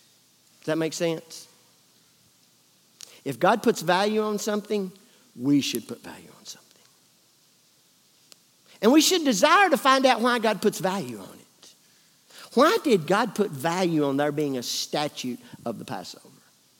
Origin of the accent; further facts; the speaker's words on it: United States; But I'm an American. An Americano.